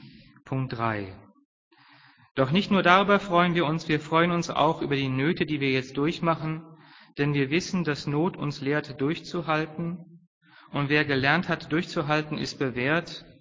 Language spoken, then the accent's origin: German; Northern Germany, Germany; Sie merken, ich komme aus Norddeutschland und ich habe eine Leidenschaft für das Maritime.